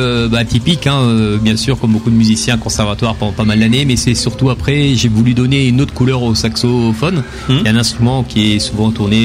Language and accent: French; Nouvelle-Aquitaine, France; parce que je viens de Charente-Maritime